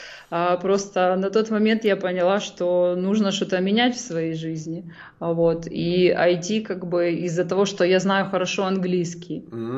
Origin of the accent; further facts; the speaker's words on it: Dnipro, Dnipropetrovsk Oblast, Ukraine; now in Italy; Я из Украины.